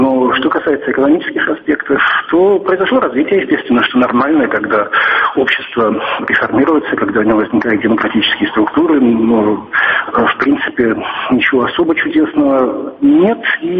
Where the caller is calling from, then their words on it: Brussels, Brussels-Capital Region, Belgium; я говорю из Брюсселя, а не из Амстердама.